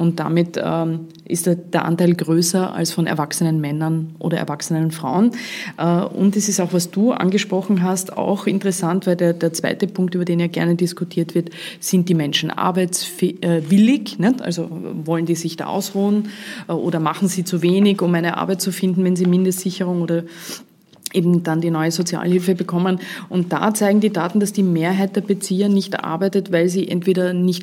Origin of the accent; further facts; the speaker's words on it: Vorarlberg, Austria; Als Vorarlbergerin sage ich, ist typisch. Typisch pragmatisch für Vorarlberg